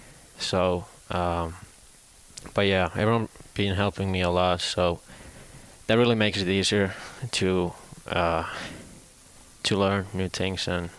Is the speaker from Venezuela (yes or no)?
no; Finland; now in United States; I've been learning a lot after I came here from Finland